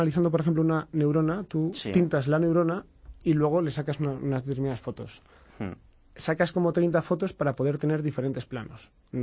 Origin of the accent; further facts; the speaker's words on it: Spain; nosotros al final somos españoles que estamos en España y nos gusta quedarnos en España.